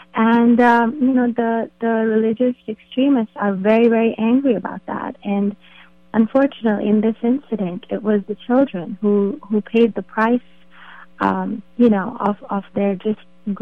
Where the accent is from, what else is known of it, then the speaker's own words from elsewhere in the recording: Pakistan; my own memories of growing up in Pakistan and playing in playgrounds in Pakistan.